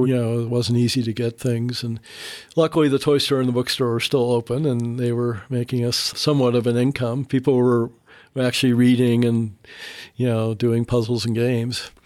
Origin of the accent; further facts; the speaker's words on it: Akron, Ohio, United States; I came from Akron, Ohio, which was at the time tied with Tacoma, Washington for having the least number of sunny days per year.